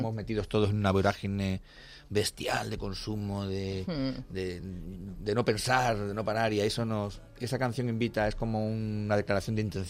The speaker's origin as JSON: {"language": "Spanish", "town": "Badajoz", "region": "Extremadura", "country": "Spain", "tie": "born or raised there", "said": "siempre hemos vivido en un sitio muy fronterizo, Badajoz, ¿no? Nacimos allí."}